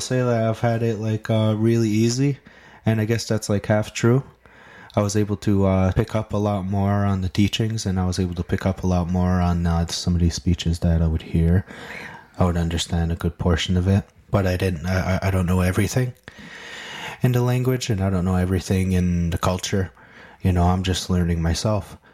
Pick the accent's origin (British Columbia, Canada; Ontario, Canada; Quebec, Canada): Quebec, Canada; Kahnawake; first language Mohawk; English is a second language; I'm from Ganawage